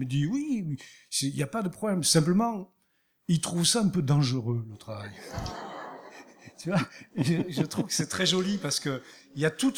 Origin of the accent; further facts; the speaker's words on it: Cádiz, Andalusia, Spain; Je suis de Cadiz, ça veut tout dire.